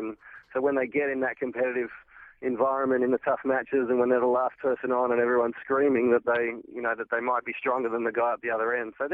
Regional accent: Australia; growing up in Australia

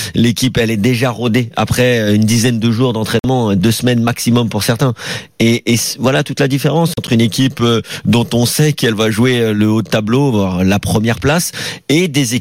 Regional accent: France; Alors chez nous en France, on regarde avec des grands yeux

